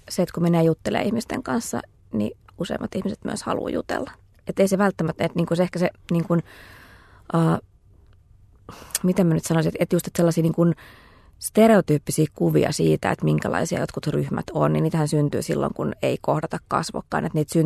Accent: Helsinki, Uusimaa, Finland; also born or lived in Turku / Orivesi / Lusaka, Zambia; Mä oon itse Helsingistä kotoisin ja oon asunut sitten Suomessa myös Turussa ja Orivedellä ja sen lisäksi Sambiassa, Lusakassa.

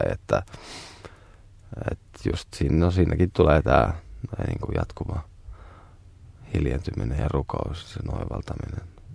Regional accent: Kotka, Kymenlaakso, Finland; jäin ihailemaan maisemia vanhoilla kotikonnuilla Kotkassa

